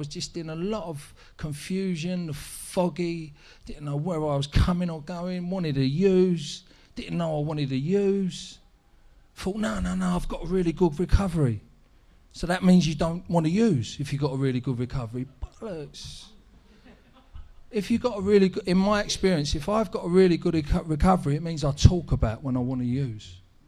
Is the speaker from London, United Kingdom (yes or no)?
yes; Islington, London, United Kingdom; when I was growing up, I grew up in Islington.